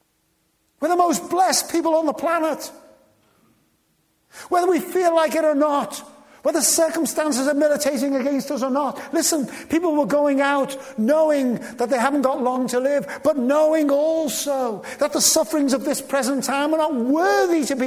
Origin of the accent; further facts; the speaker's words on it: Liverpool, North West England, United Kingdom; Now, when we grew up in the Dingle, you had respect for old timers.